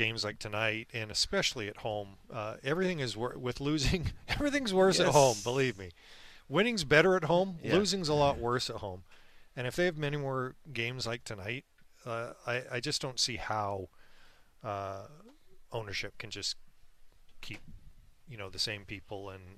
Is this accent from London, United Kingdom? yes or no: no; Scotland, United Kingdom; I'm Scottish, though.